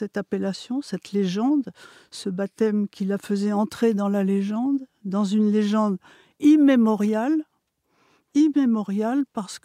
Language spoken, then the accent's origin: French; Algeria; born there; Je suis née en Algérie et je me sens extrêmement proche.